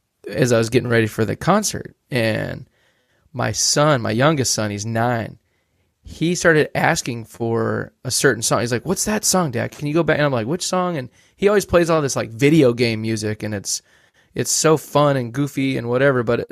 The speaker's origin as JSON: {"language": "English", "region": "Texas", "country": "United States", "tie": "born or raised there", "moved": "as an adult", "lives_now": "Portland, United States", "said": "I grew up in Texas, and then I moved to Portland. My wife and I moved out here 13 years ago."}